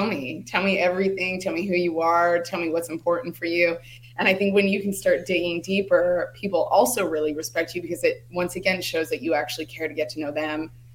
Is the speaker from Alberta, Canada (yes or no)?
no; Toronto, Ontario, Canada; now in Playa del Carmen, Mexico; So actually, currently, I'm living in Playa del Carmen, Mexico. So just outside of Cancun, but I'm originally from Toronto, Canada. So I've just been situated here in the nice warmth for the last 2 years.